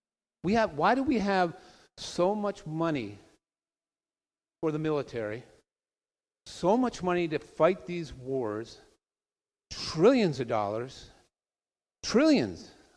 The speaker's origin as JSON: {"language": "English", "country": "United States", "said": "One of the problems with America, and I'm an American, is this rugged individualism."}